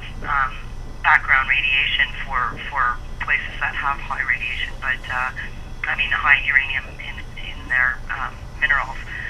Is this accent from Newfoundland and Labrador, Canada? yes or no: no; British Columbia, Canada; So I don't think that we as British Columbians are safe from uranium mining in the province just yet.